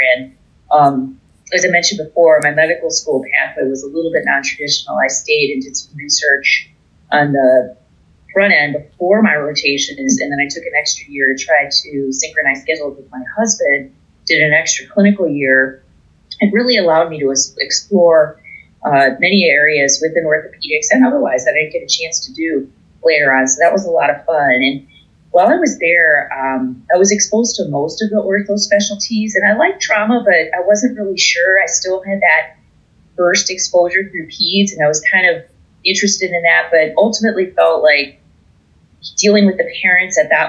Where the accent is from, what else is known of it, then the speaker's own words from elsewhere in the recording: Milwaukee, Wisconsin, United States; now in Cleveland, United States; I grew up in Wisconsin. I was born in Milwaukee, and my family is still there.